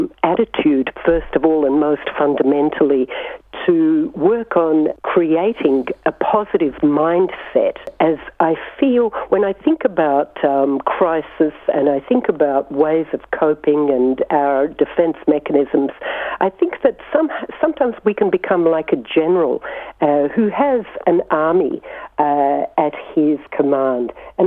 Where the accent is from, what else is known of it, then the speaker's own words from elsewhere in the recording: Melbourne, Victoria, Australia; born there; I was born in Melbourne in 1961, a couple of years after my parents arrived here as immigrants in 1958 from the former Yugoslavia.